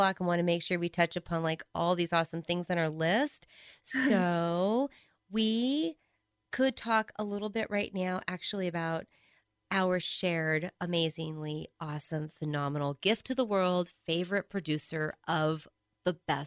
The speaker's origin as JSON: {"language": "English", "country": "United States", "said": "I'm white American and I adore my family"}